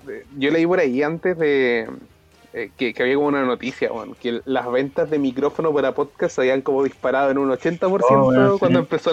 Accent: Punta Arenas, Magallanes, Chile; Yo soy de Punta Arenas, po. Estoy viviendo acá en la pequeña Italia, en la pícola Italia

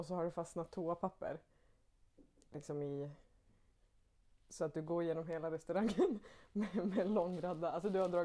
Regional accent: Norrland, Sweden; Ja, jag är ju från Norrland

